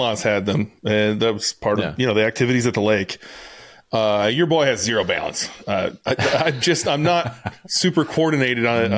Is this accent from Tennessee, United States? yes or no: no; Wisconsin, United States; I know I'm from Wisconsin. That's a sin, but like, I'm not a hunter, so I don't get it.